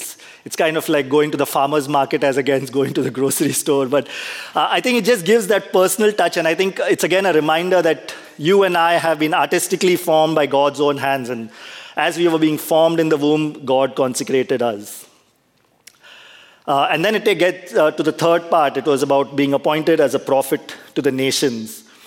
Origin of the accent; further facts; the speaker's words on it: India; moved away as an adult; now in United States; when we moved from India to US, it was obviously my employment, my job that kind of helped us move. And it's been 10 years.